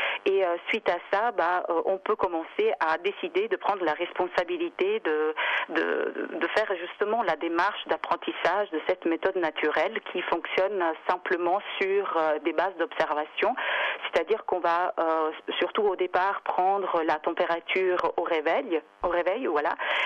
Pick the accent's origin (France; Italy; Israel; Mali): Italy; French is a second language; Et je suis italienne, en plus j'ai appris le suisse